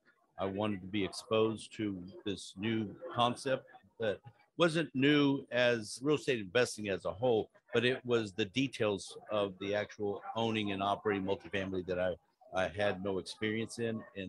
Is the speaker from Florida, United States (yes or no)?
no; Dallas, Texas, United States; The super hot heat of Dallas.